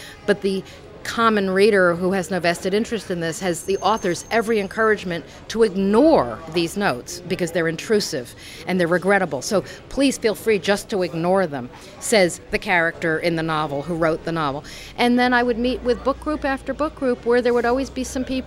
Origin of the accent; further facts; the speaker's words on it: Forest Hills Gardens, New York, United States; I grew up in Forest Hills Gardens, surrounded by people with numbers on their arms and accents.